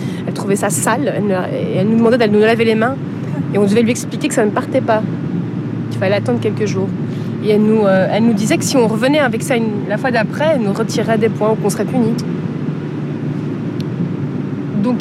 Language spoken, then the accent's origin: French; Morocco; Parce qu'on m'a toujours dit que j'étais marocaine, d'abord. Puis autour de moi, j'étais entourée de Marocains et de Marocaines.